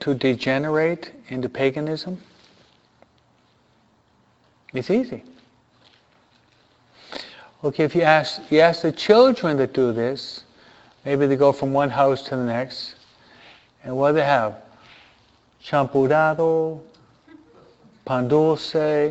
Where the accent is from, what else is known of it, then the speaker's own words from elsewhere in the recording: United States; being an American.